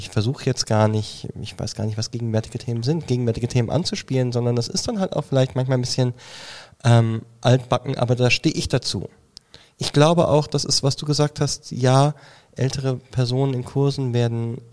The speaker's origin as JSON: {"language": "German", "country": "Germany", "lives_now": "Switzerland", "said": "früher war das ein ganz zentrales Thema, dass ich Deutscher bin auf der Schweizer Impro-Bühne."}